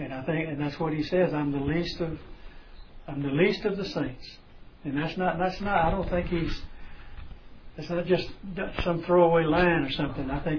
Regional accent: Deep South, United States; I grew up, as I mentioned before, I grew up in the Deep South. I was taught racism.

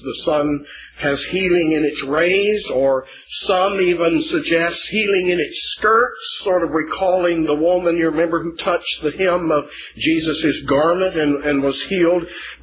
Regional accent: Texas, United States; I came from Texas, know nothing about cows.

